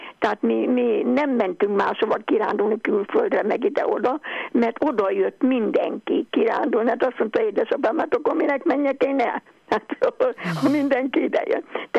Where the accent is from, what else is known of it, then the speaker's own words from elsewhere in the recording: Tímár, Szabolcs-Szatmár-Bereg, Hungary; én ott születtem Tímáron, a szemben lévő, tehát a Bodrog választott el bennünket Bodrogolaszitól, és édesapám ott volt kántor tanító egészen 50 évig, 50 éven át.